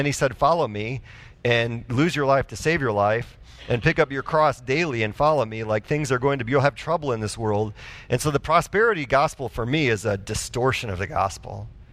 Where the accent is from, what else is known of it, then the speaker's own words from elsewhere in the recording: Wisconsin, United States; So, for me, growing up, I grew up north in Wisconsin. Half my friends up there were Catholic.